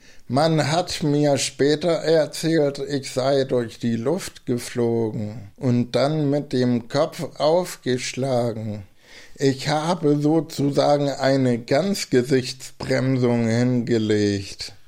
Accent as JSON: {"language": "German", "region": "Hamburg", "country": "Germany", "tie": "born or raised there", "said": "Der Ort, wo ich aufgewachsen bin, heißt Guderhandviertel. Ich weiß, kann sich sowieso keiner merken. Meine Eltern waren geschieden. Zu meinem Vater hatte ich kaum Kontakt. Meine Mutter hatte einen eigenen Wochenmarktstand. Und zwar stand sie damit auf dem Isemarkt in Hamburg"}